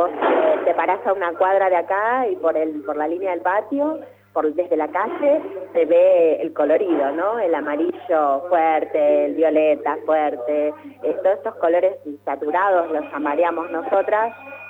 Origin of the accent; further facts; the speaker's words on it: Zapala, Neuquén, Argentina; born there; se da la particularidad de que yo soy nacida acá en Zapala, pero bueno, nada, no es que viví mi vida acá en Zapala